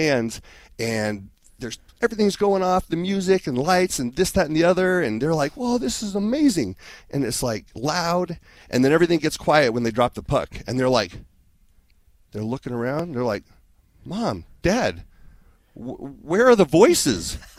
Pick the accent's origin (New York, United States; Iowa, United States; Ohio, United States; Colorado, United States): Colorado, United States; Denver; born there; Well, okay, first off, I was born in Denver, Colorado.